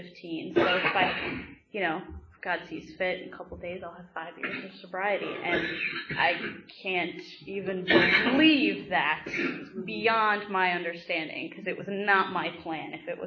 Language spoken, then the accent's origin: English; New Jersey, United States; You know, I grew up in Bergen County in New Jersey, small suburban town. You know, I grew up in a Pakistani Muslim household where we did not drink.